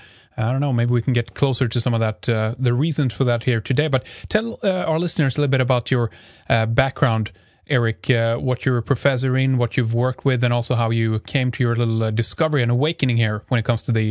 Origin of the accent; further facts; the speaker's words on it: Sweden; from Sweden.